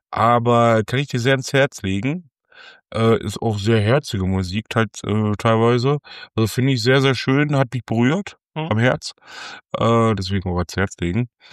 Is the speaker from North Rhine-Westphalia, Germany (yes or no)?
yes; Essen, North Rhine-Westphalia, Germany; Und ich als Essener, ich sitze hier tatsächlich